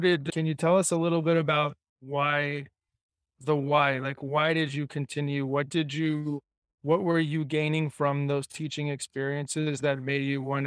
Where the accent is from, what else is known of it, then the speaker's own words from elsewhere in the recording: Los Angeles, California, United States; I grew up in Los Angeles. I miss it